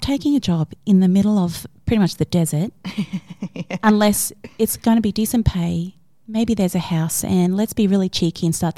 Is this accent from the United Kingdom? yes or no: yes; England, United Kingdom; So, and I was studying teaching. So we're like, and I'm from England.